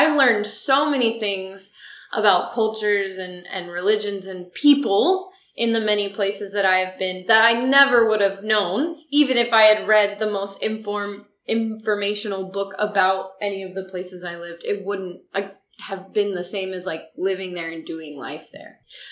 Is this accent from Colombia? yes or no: no; France; also born or lived in Senegal / Cameroon; for me, like, it's not that I'm only American because that's my passport country. At the same time, I grew up in France and Senegal and Cameroon.